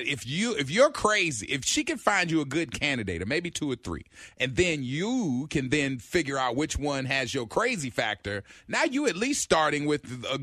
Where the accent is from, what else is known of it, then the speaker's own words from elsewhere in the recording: New York, United States; I'm from New York, son.